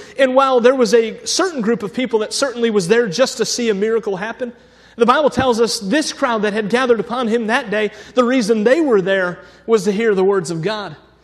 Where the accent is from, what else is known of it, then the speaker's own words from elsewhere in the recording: Cleveland, Ohio, United States; I'm not much of a fisherman. I grew up in Cleveland, Ohio, and I realize we have a big lake off the shores of Cleveland.